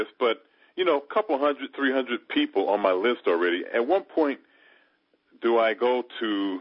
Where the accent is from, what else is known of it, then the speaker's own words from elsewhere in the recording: Detroit, Michigan, United States; Good. I'm the guy from Detroit.